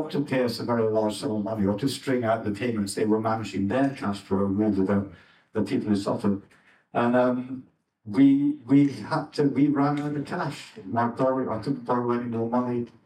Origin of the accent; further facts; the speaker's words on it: Scotland, United Kingdom; I'm from Scotland. My father was quite old-fashioned.